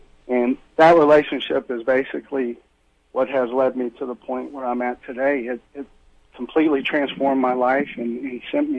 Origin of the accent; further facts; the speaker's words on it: Houston, Texas, United States; Well, I'm from Houston originally